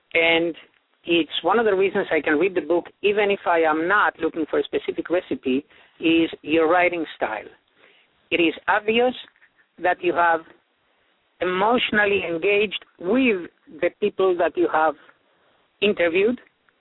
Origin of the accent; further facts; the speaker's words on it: Uruguay; Well, yes, I grew up in Uruguay, of course.